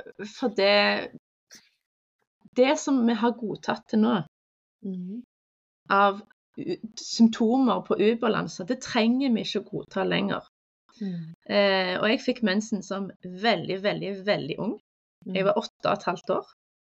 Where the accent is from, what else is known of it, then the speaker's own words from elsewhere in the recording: Stavanger, Rogaland, Norway; snart 39 år gammel kropp. Jeg er født og oppvokst i Stavanger